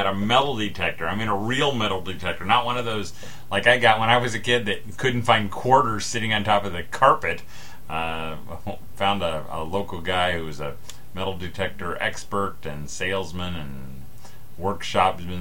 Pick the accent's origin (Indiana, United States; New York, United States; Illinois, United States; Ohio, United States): Indiana, United States; Danville; if you're from my hometown, Danville, Indiana, you love Dave's Pizza.